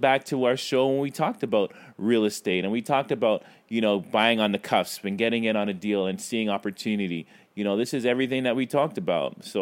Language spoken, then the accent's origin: English; Brooklyn, New York, United States; Well, you know what? I am from Brooklyn.